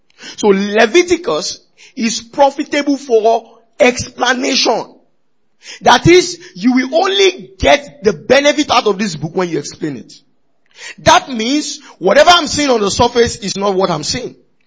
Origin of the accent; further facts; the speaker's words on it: Nigeria; What's Africans? I'm Nigerian. I'm not African.